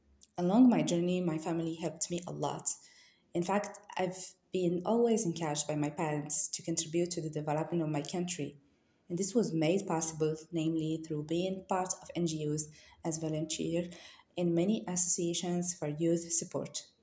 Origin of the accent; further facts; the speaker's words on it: Morocco; English is a second language; I'm from Morocco, and I live in Casablanca.